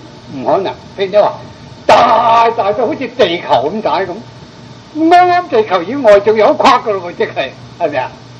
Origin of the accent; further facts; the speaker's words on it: China; 所以我们中国人都很聪明啊